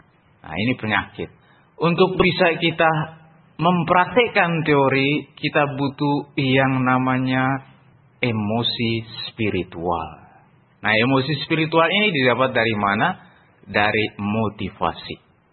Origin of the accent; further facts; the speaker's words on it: East Nusa Tenggara, Indonesia; bukan orang Jawa. Orang di timur sana ini, yang terdampar di Jawa. Asal saya dari Flores Timur, yang adalah bagian dari Provinsi Nusa Tenggara Timur.